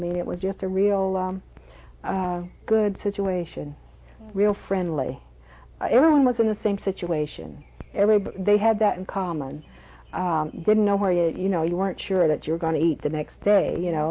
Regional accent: California, United States; No, it was quite a time growing up in Southern California.

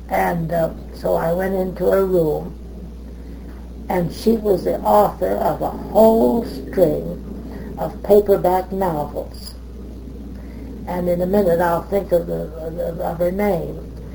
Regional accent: Pueblo, Colorado, United States; I was from Pueblo, Colorado, and I wouldn't drink and wouldn't smoke.

